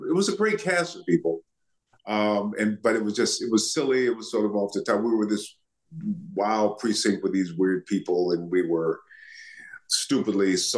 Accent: Benton Harbor, Michigan, United States; Well, first of all, I was from Benton Harbor, as you mentioned. And in Benton Harbor, it was very segregated.

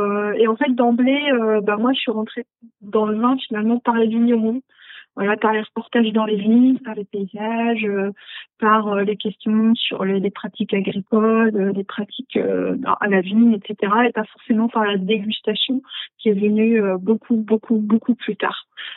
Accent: Saint-Brieuc, Brittany, France; also born or lived in Alsace; moi, je suis bretonne à l'origine de la région de Saint-Brieuc. Donc, il n'y a pas du tout de vin là-bas. J'ai travaillé en Alsace pendant 10 ans

